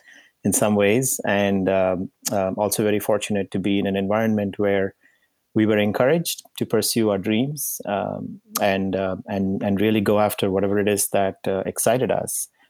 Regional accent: India; moved away as an adult; now in United States; So I came from India to Indiana.

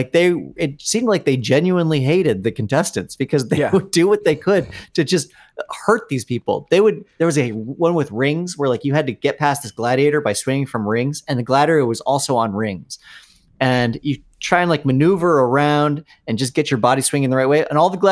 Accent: Aspen, Colorado, United States; It's like me growing up in Aspen, where after I left, I was like, oh, shit. That was the spot.

